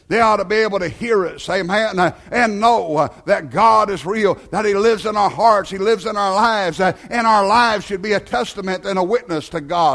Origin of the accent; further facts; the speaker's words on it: United States; Being American is a great thing. But the only thing I can brag about is that Jesus allowed me to be an American.